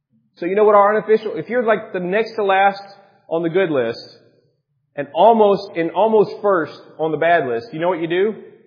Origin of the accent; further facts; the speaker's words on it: Alabama, United States; I grew up in Alabama.